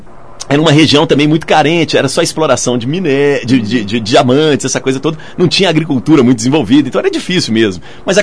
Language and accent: Portuguese; Minas Gerais, Brazil; Eu sou um mineiro, filho de paraibano e tocantinense, então não sou muito mineiro, não.